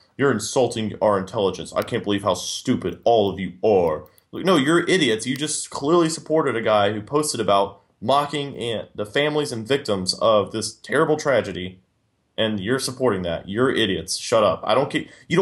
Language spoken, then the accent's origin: English; United States; I'm American. I don't know how to pronounce other places.